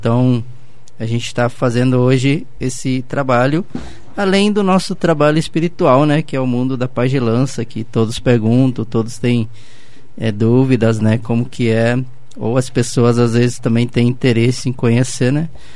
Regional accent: Paraná, Brazil; now in Curitiba, Brazil; Lá iniciei na minha terra de origem, né, que é a terra indígena Mangueirinha, na região sudoeste do estado do Paraná, onde estão meus familiares, né, minha mãe, minha irmã, os demais famílias estão por lá. E aí eu acabei vindo para Curitiba, né, há 20 anos atrás

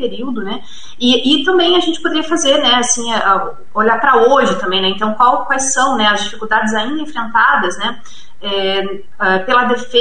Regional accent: Paraná, Brazil; a gente mora aqui no Paraná, né, eu sou do Paraná

